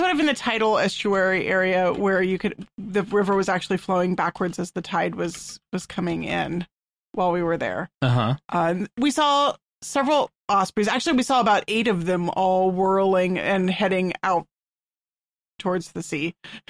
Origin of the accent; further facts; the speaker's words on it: Texas, United States; Yeah, I am a Texan, and my kids are New Englanders, and it's a very weird mismatched culture thing.